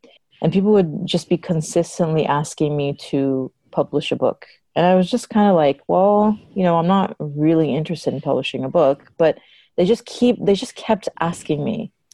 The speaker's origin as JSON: {"language": "English", "town": "Toronto", "region": "Ontario", "country": "Canada", "tie": "born or raised there", "said": "So I'm from Canada. I was born and raised in Toronto. My background is Egyptian."}